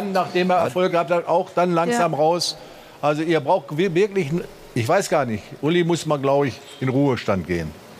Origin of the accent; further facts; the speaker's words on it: Northern Germany, Germany; Tut mir herzlich leid, dass ich das sagen muss als Norddeutscher.